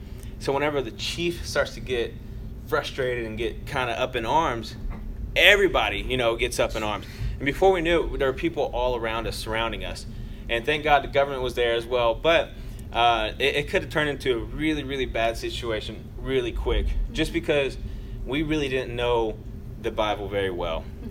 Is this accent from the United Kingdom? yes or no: no; Ecuador; now in United States; I grew up in Ecuador.